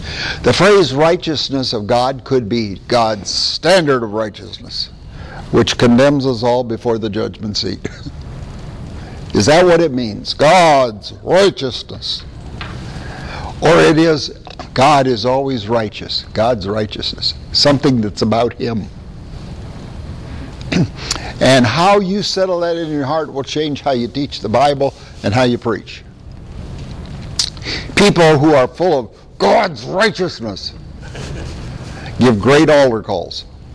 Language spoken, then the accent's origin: English; Iowa, United States; Which when I was a boy growing up in Iowa, that was a hamburger.